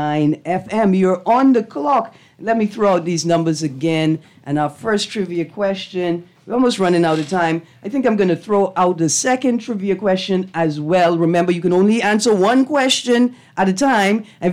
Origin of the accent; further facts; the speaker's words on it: Bahamas; I told him, no, sir, I'm from the Bahamas.